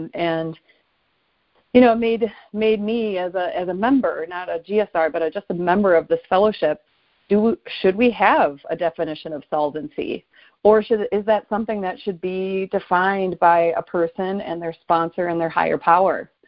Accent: Minnesota, United States; So when I arrived at this year's World Service Conference in Minnesota, my home state

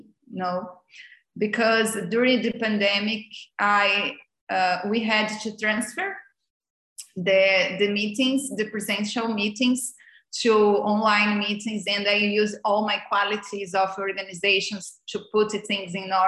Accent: Brazil; I am from Brazil.

